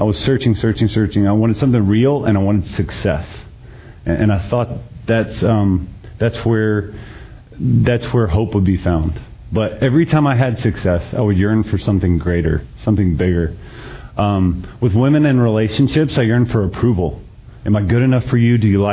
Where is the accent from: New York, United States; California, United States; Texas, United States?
Texas, United States; Dallas; it was far from the Christian school that I was raised in here in Dallas. Worlds apart from this Dallas.